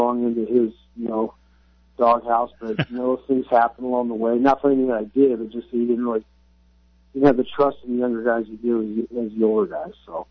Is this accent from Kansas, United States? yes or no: no; Clearwater, Florida, United States; Well, I guess, you know, in Clearwater, I definitely was a Phillies fan growing up